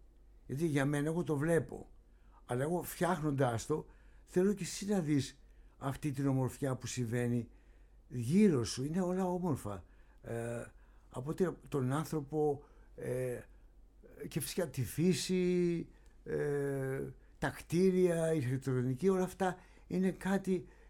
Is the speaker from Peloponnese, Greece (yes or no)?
no; Pagkrati, Attica, Greece; Και μάλιστα γεννήθηκα και μεγάλωσα στο Παγκράτη, και ξαναγύρισα και πήρε ένα διαμέρισμα πάλι στο Παγκράτη.